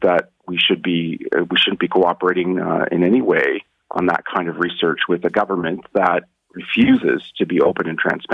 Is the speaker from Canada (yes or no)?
yes; Canada; You know, as a Canadian of Asian descent myself, I have been subject firsthand to anti-Asian racism and discrimination.